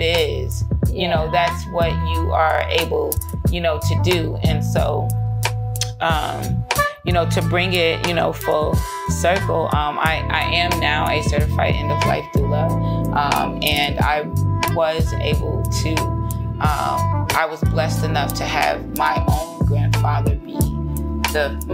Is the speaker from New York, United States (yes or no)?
yes; Queens, New York, United States; also born or lived in Atlanta; while I was born in Queens, New York, and grew up there, every summer we were down here in Atlanta in South Georgia visiting our family down here.